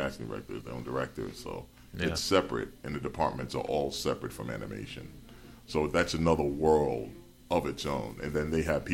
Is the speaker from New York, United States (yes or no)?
yes; Queens, New York, United States; Yeah, born and raised in Queens. You know, New York City's New York. I love New York.